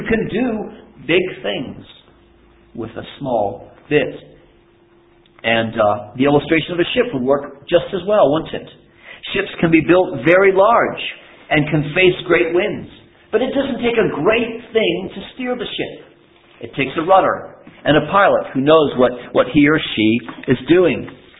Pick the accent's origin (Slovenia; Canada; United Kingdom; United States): Canada; Growing up in Canada as a boy